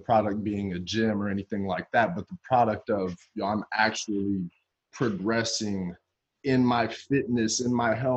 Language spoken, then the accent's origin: English; United States; I'm an American, so I probably fall to it too